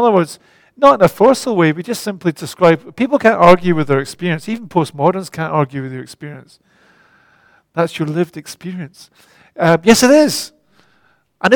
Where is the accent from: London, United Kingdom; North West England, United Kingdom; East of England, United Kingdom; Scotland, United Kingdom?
Scotland, United Kingdom; now in Australia; I'm a Scot, born of a certain family. And here I am in Australia.